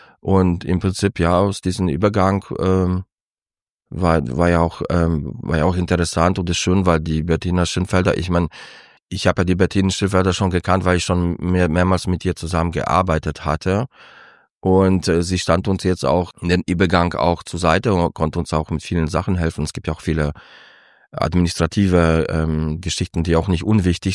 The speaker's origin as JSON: {"language": "German", "town": "Pforzheim", "region": "Baden-Württemberg", "country": "Germany", "tie": "born or raised there", "also_born_or_lived": "Poland", "said": "ich bin hier aufgewachsen und bin somit gerne Teil der Kulturszene hier und versuche mitzugestalten."}